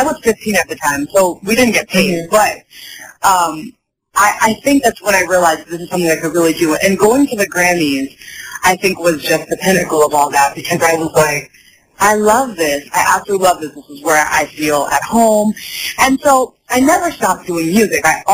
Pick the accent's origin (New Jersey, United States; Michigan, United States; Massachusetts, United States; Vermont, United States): Massachusetts, United States; also born or lived in New York; I'm from the East Coast, so I'm from Massachusetts and New York.